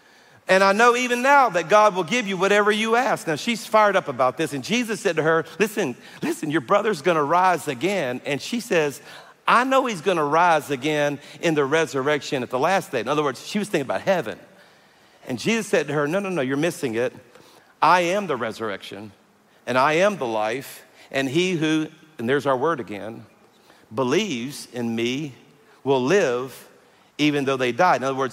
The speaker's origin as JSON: {"language": "English", "region": "Louisiana", "country": "United States", "said": "because I'm from South Louisiana, I have a sense of humor."}